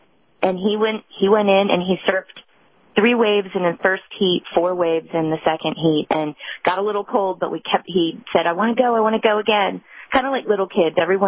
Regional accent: Arizona, United States; I'm from Arizona. There's no surfing except maybe, you know, on sand in Arizona.

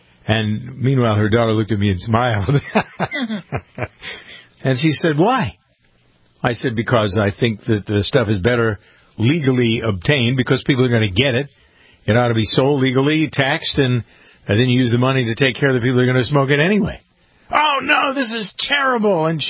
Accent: Framingham, Massachusetts, United States; First, though, the big story from Framingham, my hometown today.

